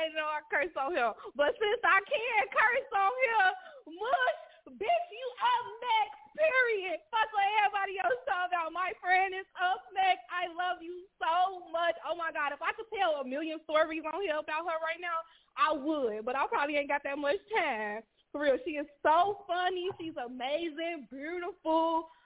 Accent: Chicago, Illinois, United States; I'm also from Chicago.

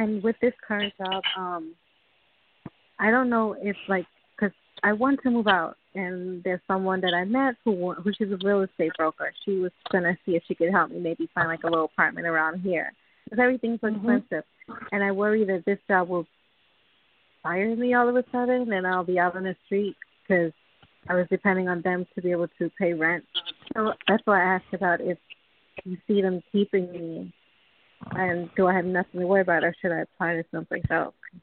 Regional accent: New York, United States; I'm not that familiar with it because I'm from New York.

